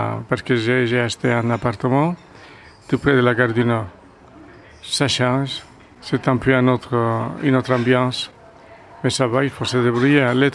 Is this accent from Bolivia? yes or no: yes; Bolivia; first language Spanish; French is a second language; now in Brussels, Belgium; Je ne suis pas belge. Je viens d'Amérique latine. Je parle espagnol. Je viens de Bolivie. C'est un pays un peu au milieu de l'Amérique du Sud, entre le Brésil, vers le sud et le nord, au Pérou.